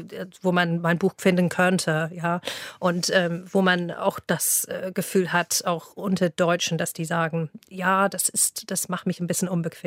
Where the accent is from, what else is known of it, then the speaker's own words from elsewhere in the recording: Newbury, South East England, United Kingdom; German is a second language; now in Germany; Ich komme aus einer kleinen Marktstadt, das heißt Newbury.